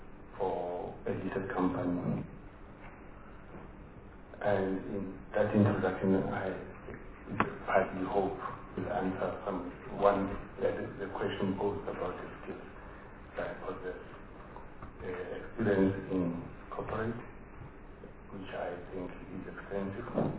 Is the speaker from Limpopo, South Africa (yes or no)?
no; Johannesburg, Gauteng, South Africa; I come from Johannesburg. Born and raised in Johannesburg.